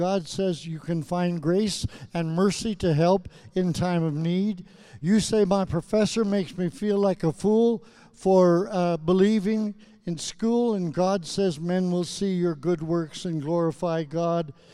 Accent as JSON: {"language": "English", "region": "Saskatchewan", "country": "Canada", "tie": "born or raised there", "also_born_or_lived": "Alberta", "said": "When I grew up in Saskatchewan and Alberta, nothing that I ever did could please him."}